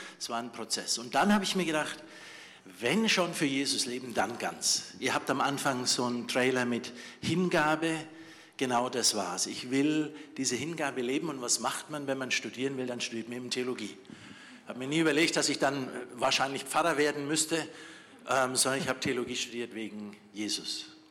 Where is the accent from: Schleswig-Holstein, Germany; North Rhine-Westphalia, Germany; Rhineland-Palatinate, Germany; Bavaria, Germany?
Bavaria, Germany; Fürth; Also ich bin hier in Fürth nicht nur geboren und aufgewachsen, sondern auch zum Glauben gekommen.